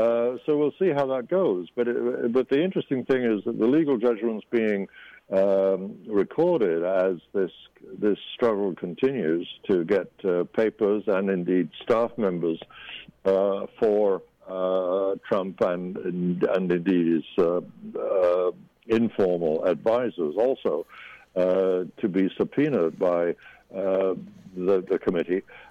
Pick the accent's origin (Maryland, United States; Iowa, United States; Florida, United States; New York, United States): New York, United States; that has interesting ramifications for the entire governance of my home state of New York.